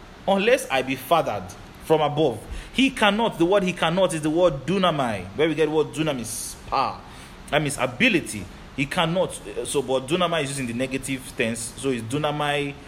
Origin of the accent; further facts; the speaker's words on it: Nigeria; I'm Nigerian, but I'm born from above.